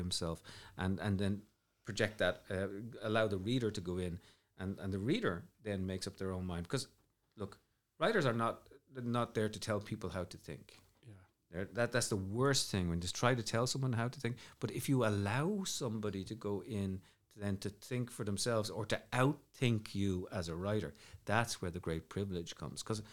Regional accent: Dublin, Leinster, Ireland; I grew up in Ireland. My mum's from Derry. I'm from Dublin. I knew a lot about, you know, Northern Ireland growing up

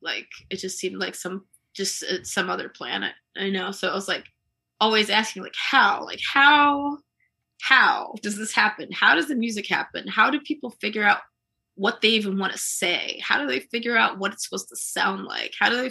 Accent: Columbia, Maryland, United States; So like I grew up in Columbia. Columbia was like, it was just a small town at the time.

